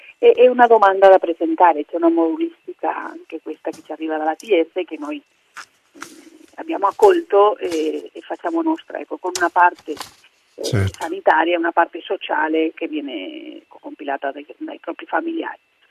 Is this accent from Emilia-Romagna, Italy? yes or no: no; Veneto, Italy; Io che vengo dal Veneto